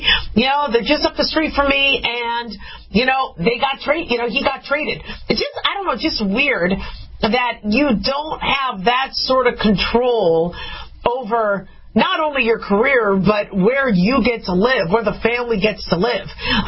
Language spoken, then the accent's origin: English; Las Vegas, Nevada, United States; And then I'm from Vegas, so losing Marc-Andre Fleury today from the Golden Knights to the Chicago Blackhawks